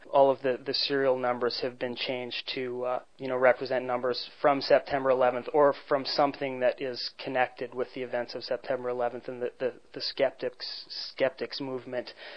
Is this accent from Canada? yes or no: yes; Calgary, Alberta, Canada; I am an artist from Calgary, Canada